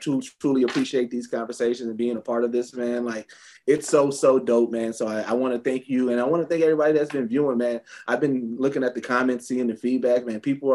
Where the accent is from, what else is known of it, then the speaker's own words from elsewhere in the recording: Milwaukee, Wisconsin, United States; as a kid, man, music growing up in Milwaukee, man, like I gotta tell y'all.